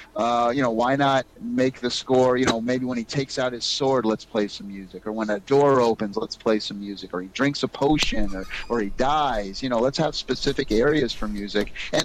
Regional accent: Massachusetts, United States; moved away as an adult; now in California, United States; I grew up on the East Coast in Massachusetts. And when I turned 21, I left my family crying on the doorstep

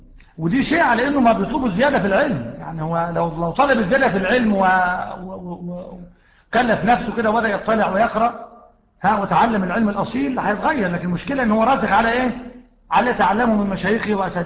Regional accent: Egypt; ما إحنا مصريين

